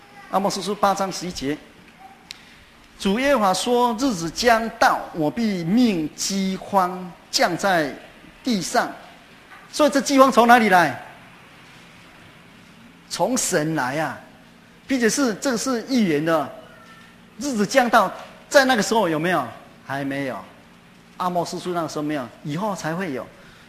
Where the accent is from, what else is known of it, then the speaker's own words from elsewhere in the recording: China; 那我们中国人叫忍嘛，哈。